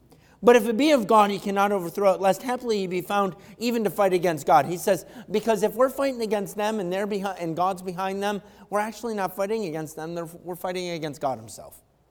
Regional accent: New York, United States; people would ask, "Where are you from?" You know, they could tell that we're not from around there. And I say, "New York, Western New York."

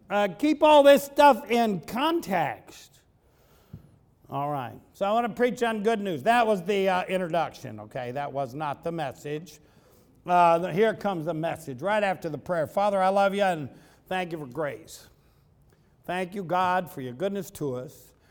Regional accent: Ohio, United States; I mean, we're from Ohio. What are we doing in Hawaii anyway?

